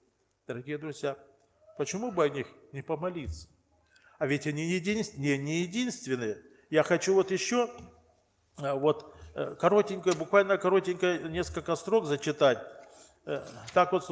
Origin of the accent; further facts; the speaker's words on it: Donbas, Ukraine; Они знают, что я с Донбасса.